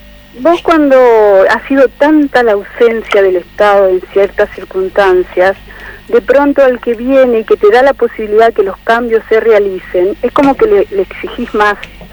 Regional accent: Lomas del Mirador, Buenos Aires Province, Argentina; Yo me crié en Lomas del Mirador. Yo tengo 54 años.

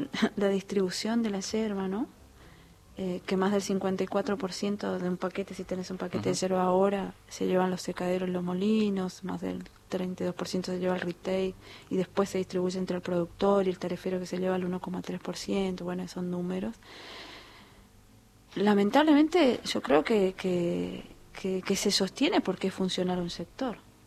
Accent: Oberá, Misiones, Argentina; la mayor producción de la yerba mate está en la zona centro, que es de donde yo vengo, que es Soberá, toda la zona, una de las ciudades es Soberá

